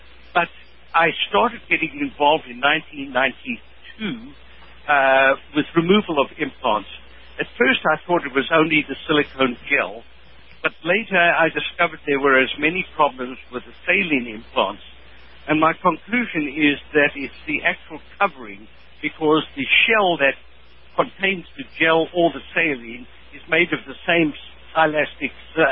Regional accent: South Africa; I'm from South Africa.

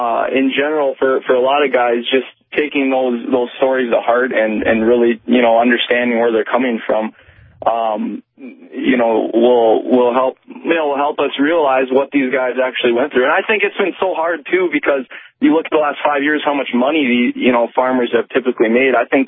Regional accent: Minneapolis, Minnesota, United States; originally I grew up in Minneapolis area and met my wife out here at Jamestown College, and I never in my wildest dreams imagined I'd be farming

